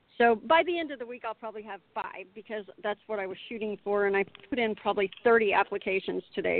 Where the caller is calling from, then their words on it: Oklahoma, United States; Oklahoma.